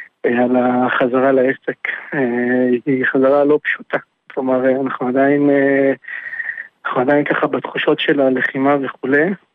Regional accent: Ashdod, Southern District, Israel; now in Kiryat Gat, Israel; אני במקור מאשדוד

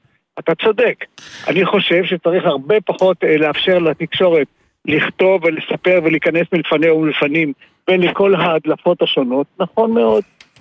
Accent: Rehovot, Central District, Israel; ברחובות! בעירי, עיר מולדתי

